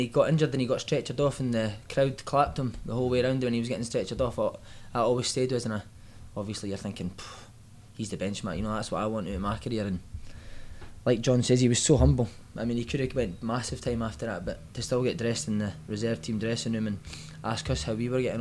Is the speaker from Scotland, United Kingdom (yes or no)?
yes; Dundee, Scotland, United Kingdom; He said, where is it, you're from Australia? He thought it was Australian. I was like, no, I'm from Dundee.